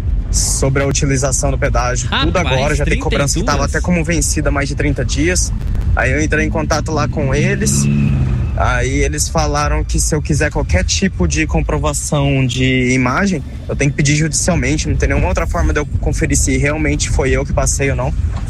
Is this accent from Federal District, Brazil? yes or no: no; Arapongas, Paraná, Brazil; Eu sou daqui de Arapongas e vivo trabalhando aí em Londrina